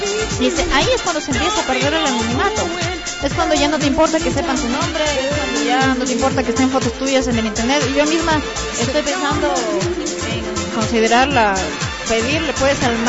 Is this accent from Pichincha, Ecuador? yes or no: yes; Quito, Pichincha, Ecuador; ya saben que soy de Quito, ya saben que soy así